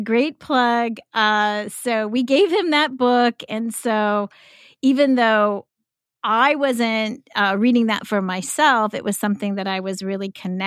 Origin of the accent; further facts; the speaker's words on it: El Paso, Texas, United States; So way back in my hometown of El Paso, before I even joined Last Days Ministries, that's how much of a teenage fundamentalist I was.